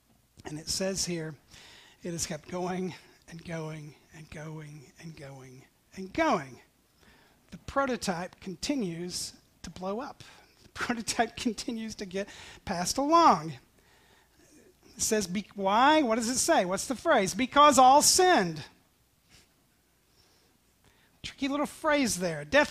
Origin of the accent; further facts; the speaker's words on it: Tennessee, United States; born there; I was born in Tennessee, with the language and the dialect and everything that goes with it.